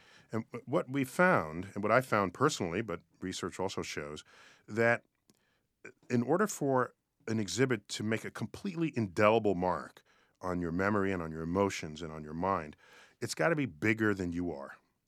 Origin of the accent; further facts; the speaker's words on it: New York City, New York, United States; I grew up in New York City, and the local planetarium there is the Hayden Planetarium.